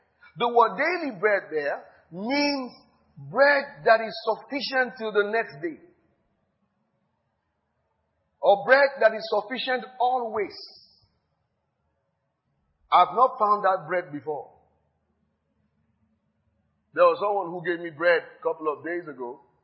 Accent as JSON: {"language": "English", "country": "Nigeria", "said": "I say, I'm a Nigerian."}